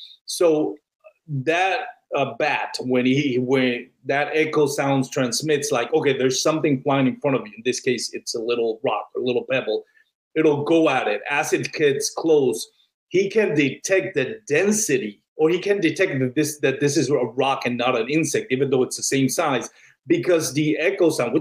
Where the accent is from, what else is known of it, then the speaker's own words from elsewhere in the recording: Puerto Rico; born there; I was born in Puerto Rico where there was a lot of bats.